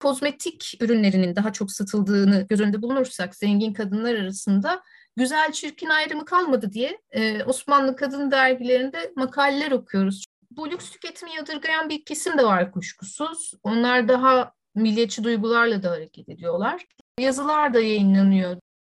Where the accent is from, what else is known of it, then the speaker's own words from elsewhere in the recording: Istanbul, Turkey; Çünkü ben doğma büyüme İstanbulluyum.